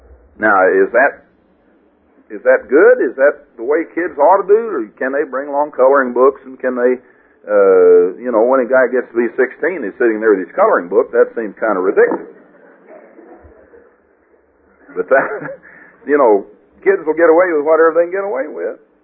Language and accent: English; Missouri, United States; I mean, I'm from Missouri and I've got to be shown, so you can show me that in there.